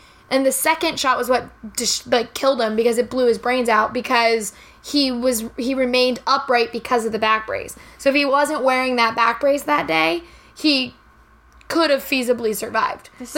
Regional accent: Pittsburgh, Pennsylvania, United States; born there; I was born in Pittsburgh. I don't claim it much, but I was born there.

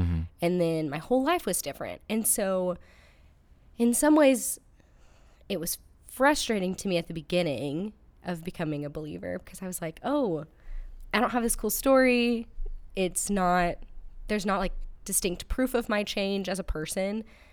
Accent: Southlake, Texas, United States; now in Fort Worth, United States; So I grew up in South Lake, Texas, which is like 30 minutes from Fort Worth, where I currently live. I was an only child.

